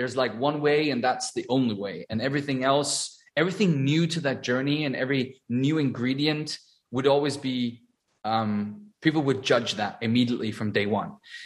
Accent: Germany; English is a second language; So Annika and I were both German, and we were born and raised in Germany.

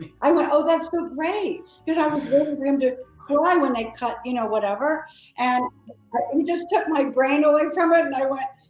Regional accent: Maryland, United States; because I'm from Maryland and, you know, near Washington, D.C.

